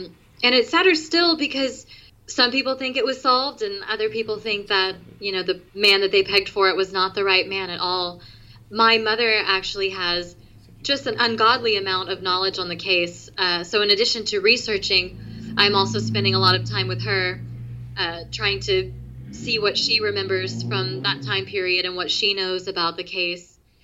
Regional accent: Oklahoma, United States; So I do, but I do like to bring it back to my home state whenever I can. One of my upcoming episodes will have to do with the Girl Scout murders, which is an Oklahoma story as well.

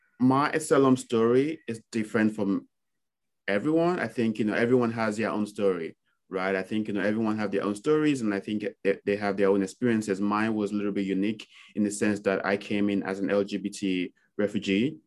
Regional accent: Nigeria; English is a second language; moved away as an adult; now in United States; I am originally Nigerian. I moved to the US about 10 years ago as a refugee. I worked in Nigeria before I moved here

